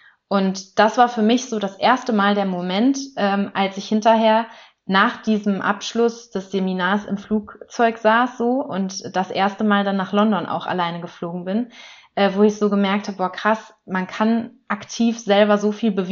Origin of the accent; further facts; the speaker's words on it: Essen, North Rhine-Westphalia, Germany; von SubU. Ich komme aus Essen, also mitten aus dem Ruhrpott